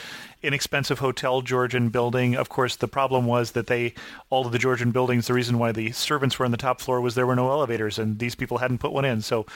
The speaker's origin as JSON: {"language": "English", "country": "United States", "said": "As an American, we obviously don't have the same sort of pageantry, I think."}